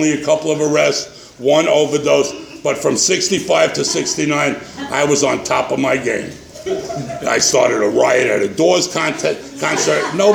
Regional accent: New York, United States; Because in case you have a hearing problem, I'm from New York.

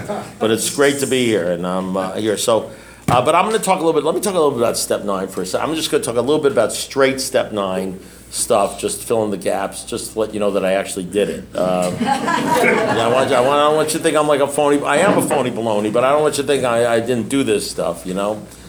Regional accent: South Miami, Florida, United States; You know, I'm from South Miami. I'm talking about 30 miles away.

